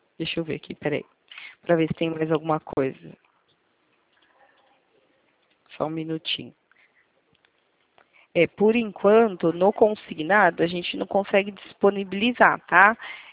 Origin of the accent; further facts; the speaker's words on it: Itatiba, São Paulo, Brazil; Eu sou daqui.